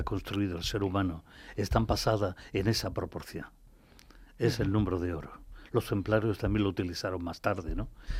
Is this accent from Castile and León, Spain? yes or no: no; Granada, Andalusia, Spain; born there; jardinero que llevaba la responsabilidad de los jardines de la Alhambra era el que cuidaba del Carmen donde yo nací.